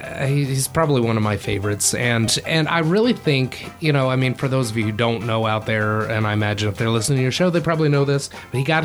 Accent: Knoxville, Tennessee, United States; Well, hey, I chose this one because … is a Knoxville boy, and Knoxville is my hometown.

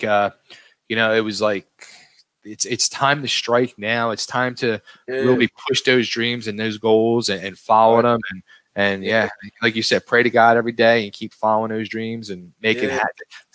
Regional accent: Upper Darby, Pennsylvania, United States; now in Nashville, United States; I'm originally from Upper Darby, but my family is all South Philly. Man, much love to you all, man. I miss you all. I'm down here in Nashville

